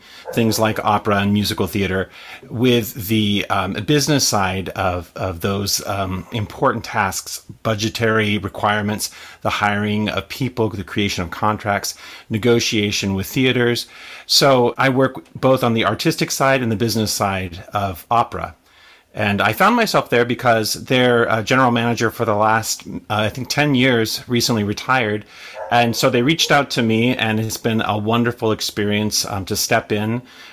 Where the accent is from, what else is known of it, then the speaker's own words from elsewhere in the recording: Washington, United States; moved away; also born or lived in California; I'm from Washington State, but I've lived all over the United States. Most recently, I've just moved from California, where I was there for about 25 years.